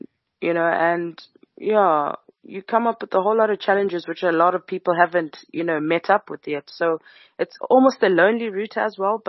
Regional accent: Eswatini; also born or lived in South Africa; I'm from Eswatini.

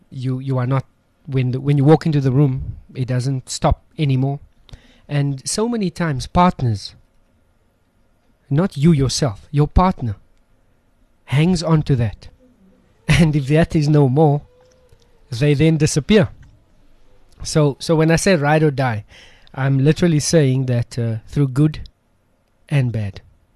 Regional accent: Westbury, Gauteng, South Africa

